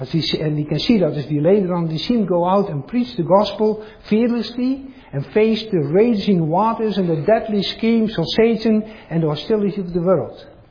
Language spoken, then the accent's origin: English; Netherlands; I grew up in the Netherlands, very close to the ocean